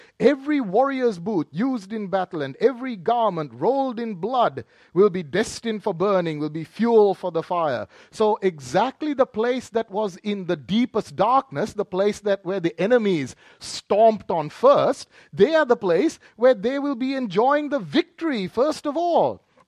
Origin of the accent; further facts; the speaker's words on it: Australia; that is now part of our history as Australian people.